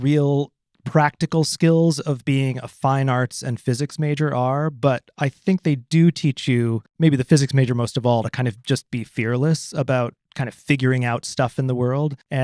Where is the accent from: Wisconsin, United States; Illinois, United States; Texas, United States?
Wisconsin, United States; Madison; I grew up in Madison, and my dad was a doc